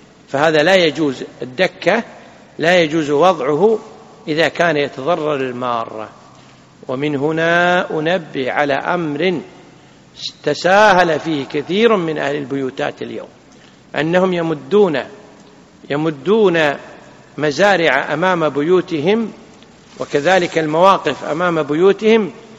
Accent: Kuwait; أما الدكة حنا نسميها دتشة عندنا بالكويت، صح؟ إلى الآن موجودة الدتشة، يعني كان قديم إلى الثمانينات، أنا أدركت هذا

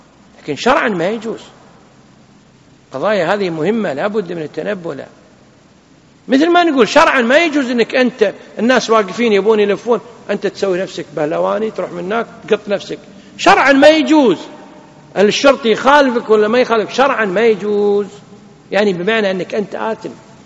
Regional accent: Kuwait; أما الدكة حنا نسميها دتشة عندنا بالكويت، صح؟ إلى الآن موجودة الدتشة، يعني كان قديم إلى الثمانينات، أنا أدركت هذا

